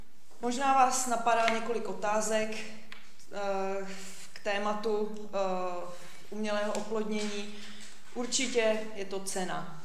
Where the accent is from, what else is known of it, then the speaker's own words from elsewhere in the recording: Horní Kalná, Liberec Region, Czechia; jak máte ve vašich programech. Je mi 38 let a pocházím z Horní Kalné. To se snažím vypíchnout proto, protože Horní Kalná je opravdu malinká vesnice, řekla bych, že lidově úplná díra